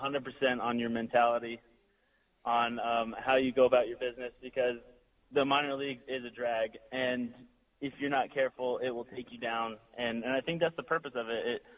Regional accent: Arizona, United States; I watched him a little bit on the Diamondbacks when I was growing up in Arizona.

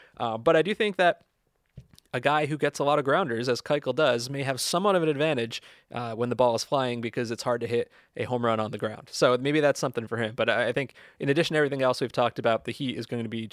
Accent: New Jersey, United States; listen, I'm no Southern California native. I'm from New Jersey

